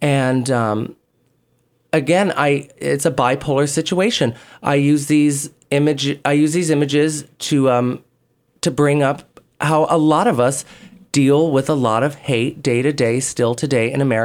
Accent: Iowa, United States; Well, I come from Iowa and I come from a lineage of farmers

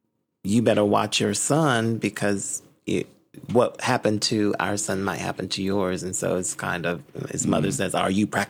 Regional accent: Hickory, North Carolina, United States; I'm from Hickory.

